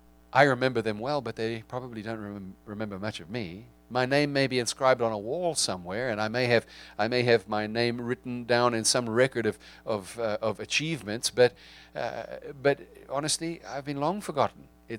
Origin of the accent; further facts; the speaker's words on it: South Africa; accent: South African; moved away as an adult; now in United States; My accent is from South Africa. Of course, South Africa was the place where I spent 18 years of my life growing up.